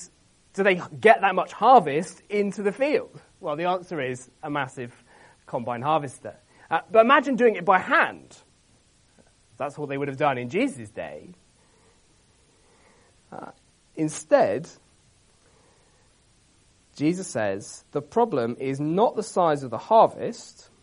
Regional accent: South West England, United Kingdom; accent: Wiltshire twang; I grew up in Wiltshire. No one else grew up in Wiltshire because it's just full of fields and sheep and tanks. But I did, and my mum was like, are you worried people are going to take the mick out of you for your Wiltshire twang

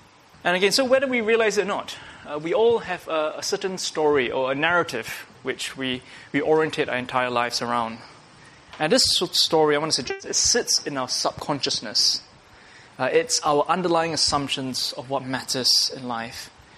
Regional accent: Singapore; I grew up in Singapore, and let me tell you the Singaporean story.

